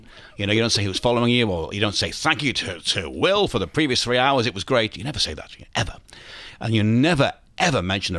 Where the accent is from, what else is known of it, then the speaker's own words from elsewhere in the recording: Northeast, United States; So growing up in the Northeast and loving the blues